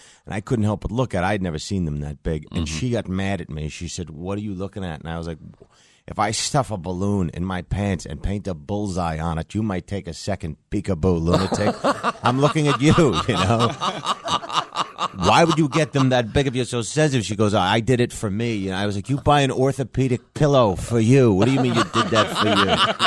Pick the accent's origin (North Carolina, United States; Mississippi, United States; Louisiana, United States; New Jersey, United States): New Jersey, United States; also born or lived in Manhattan; now in California, United States; I am from Jersey. I grew up in a junkyard in Jersey.